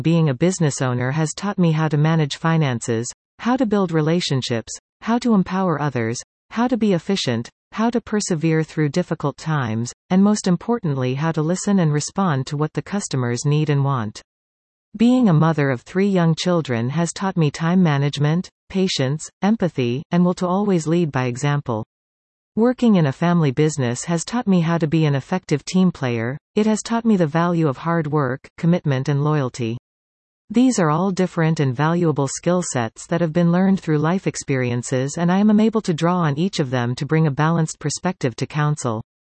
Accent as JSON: {"language": "English", "town": "Puslinch", "region": "Ontario", "country": "Canada", "tie": "born or raised there", "said": "to do my part to ensure my kids and their generation enjoy the same positive experience that I did growing up in Paslinch."}